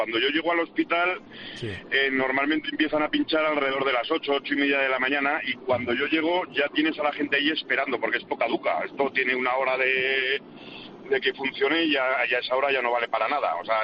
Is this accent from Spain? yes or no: yes; Zaragoza, Aragon, Spain; Pues mira, yo soy de Zaragoza.